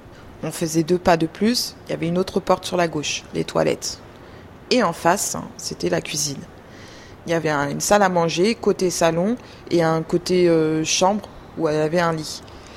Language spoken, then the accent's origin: French; Sucy-en-Brie, Île-de-France, France; born there; now in Béarn, France; j'ai 31 ans. Je suis née à Sucy-en-Brie, dans le Val-de-Marne. Et puis maintenant, je suis dans le Béarn. C'est une belle région.